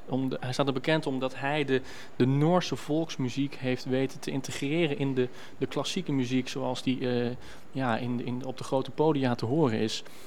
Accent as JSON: {"language": "Dutch", "town": "Twello", "region": "Gelderland", "country": "Netherlands", "tie": "born there", "said": "Ik ben geboren in Twello, een dorpje in Gelderland."}